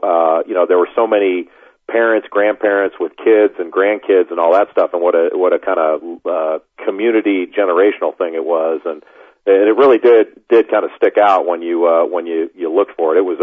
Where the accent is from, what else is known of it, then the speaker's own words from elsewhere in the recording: Los Angeles, California, United States; And, you know, I grew up in Los Angeles, went to Dodger games growing up